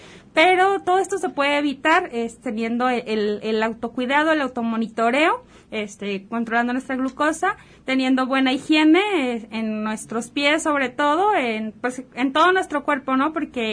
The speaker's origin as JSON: {"language": "Spanish", "country": "Mexico", "said": "como mexicanos ya tenemos un factor de riesgo para padecer diabetes"}